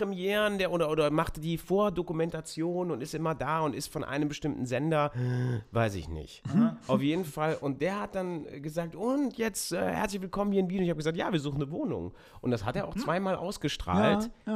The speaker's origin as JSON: {"language": "German", "town": "Mönchengladbach", "region": "North Rhine-Westphalia", "country": "Germany", "said": "Ich komme aus Mönchengladbach, bin ein Gladbacher Jung, der Fohlen."}